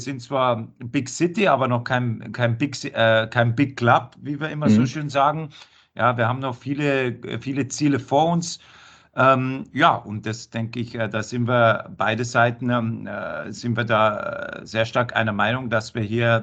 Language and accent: German; Bavaria, Germany; now in Frankfurt, Germany; Wo ich herkomme, in Bayern immer viel